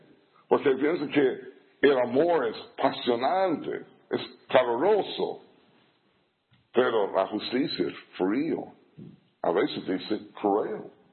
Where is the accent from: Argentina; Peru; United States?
United States; Spanish is a second language; Y no es porque yo soy norteamericano.